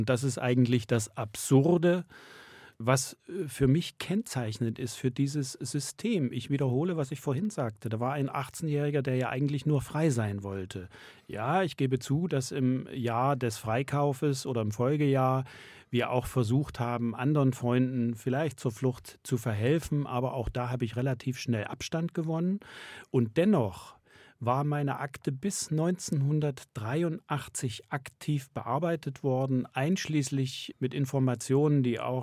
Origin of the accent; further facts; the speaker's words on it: Saxony, Germany; Wenn jemand in einem Dorf in Mecklenburg-Vorpommern oder Sachsen oder im Erzgebirge, meiner Heimat, ein Nostalgie-Museum einrichtet